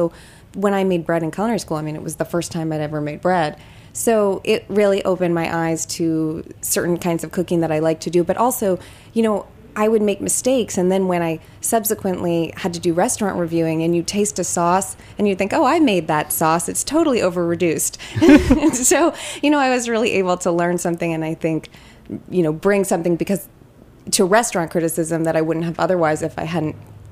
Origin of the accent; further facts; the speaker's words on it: California, United States; also born or lived in London; now in New York, United States; I ended up moving to London to help the BBC start its news site. They hired me because I was from California